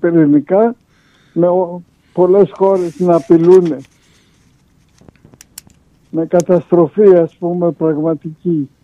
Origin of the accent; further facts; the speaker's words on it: Athens, Attica, Greece; now in Crete, Greece; σχέση με την Κρήτη δεν είχα, γεννήθηκα και μεγάλωσα στην Αθήνα, οπότε όταν σκεφτόμουν να γυρίσω στην Ελλάδα, την Αθήνα σκεφτόμουν.